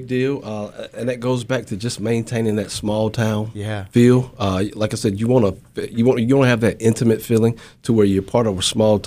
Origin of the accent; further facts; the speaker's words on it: Zebulon, United States; I was born and raised in Zebulun.